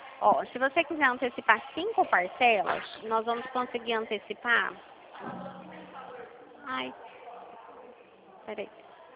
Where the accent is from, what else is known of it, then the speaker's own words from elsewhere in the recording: Dracena, São Paulo, Brazil; Não, não sou de Curitiba. Eu sou de Dracena, fica aqui em São Paulo.